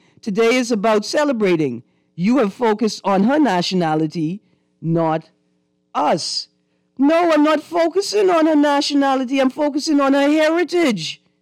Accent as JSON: {"language": "English", "town": "Old Andros", "region": "Andros", "country": "Bahamas", "said": "I can tell them I'm from Andrus. And when they ask me what part of Andrus I'm from, I can tell them I'm from Old Andrus, right there on the front."}